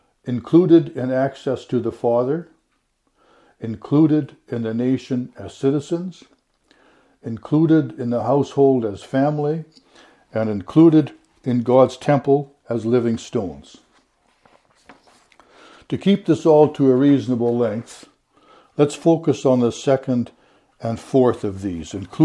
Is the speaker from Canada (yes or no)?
yes; Canada; I like being Canadian.